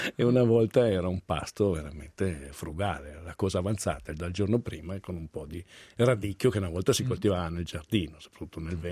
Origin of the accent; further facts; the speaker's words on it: Venice, Veneto, Italy; Io sono veneziano.